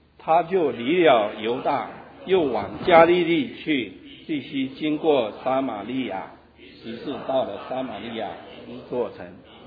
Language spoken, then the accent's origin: Chinese; China; 那我记得我们中国人最喜欢做的一件事情，这也是我当初我做过的。